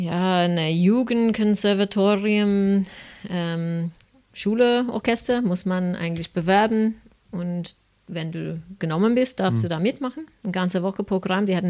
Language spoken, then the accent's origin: German; Queensland, Australia; German is a second language; now in Germany; Eigentlich in Australien, in Queensland, wo ich herkomme